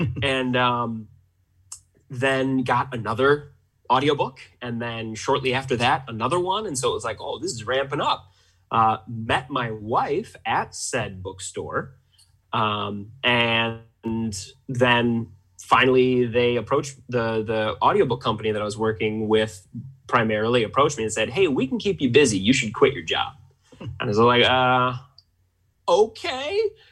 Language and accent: English; Michigan, United States; So I hail from the Mitten State of Michigan. I spent most of my youth here. Went to a local university in Michigan.